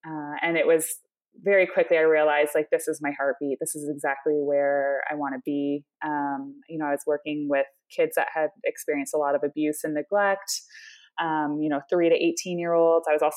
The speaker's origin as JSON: {"language": "English", "country": "Canada", "moved": "as an adult", "lives_now": "United States", "said": "So I'm from Canada originally. I moved to the U.S. when I went to Wheaton College to get my grad degree in clinical psychology."}